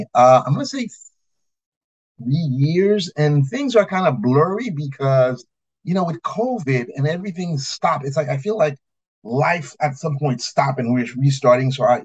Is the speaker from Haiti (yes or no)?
yes; Haiti; also born or lived in North Africa; now in United States; So I grew up in Haiti. My parents are Haitian. I was born in North Africa.